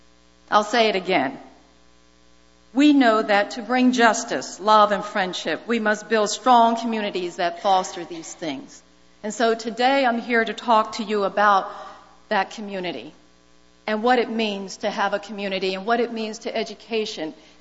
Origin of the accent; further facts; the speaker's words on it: Philadelphia, Pennsylvania, United States; I grew up in West Philadelphia, to be exact. West Philadelphia, born and raised.